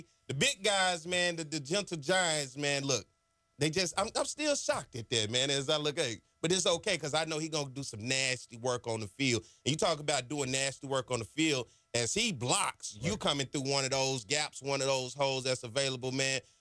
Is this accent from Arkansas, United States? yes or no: yes; Arkansas, United States; I always talk about your high school because I got a lot of pride in my high school, man. I'm from Arkansas.